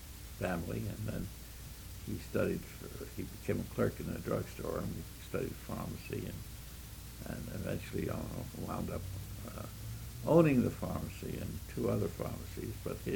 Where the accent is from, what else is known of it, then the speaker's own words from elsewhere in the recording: Manhattan, New York, United States; born there; And I was born in Manhattan.